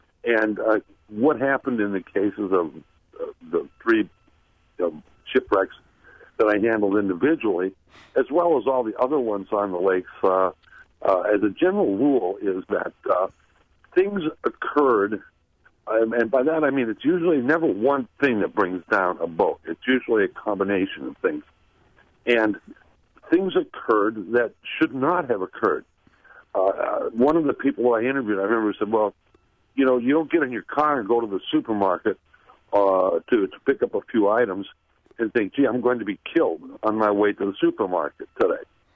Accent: Milwaukee, Wisconsin, United States; I was brought up in Milwaukee

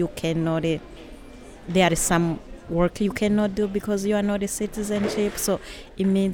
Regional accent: Rwanda; moved away; I'm from Rwanda. So I came here 2013, in January 2013.

